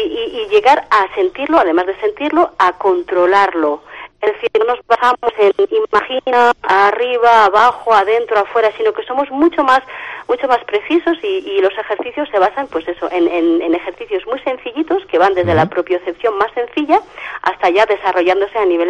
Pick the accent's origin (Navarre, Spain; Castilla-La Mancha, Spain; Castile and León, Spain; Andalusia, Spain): Navarre, Spain; Carcastillo; yo soy ribereña, yo soy de Carcastillo.